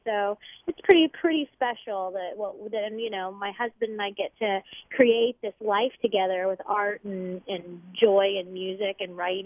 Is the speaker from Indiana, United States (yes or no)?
yes; Indiana, United States; I'm from Indiana, as you know, and so I have a really strong upbringing in football and bluegrass